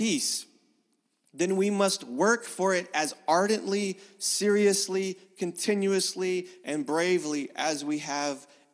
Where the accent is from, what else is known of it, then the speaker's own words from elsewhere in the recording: Louisiana, United States; And we both were experiencing a lot of hurricanes growing up, but he grew up in Puerto Rico and I grew up in Louisiana.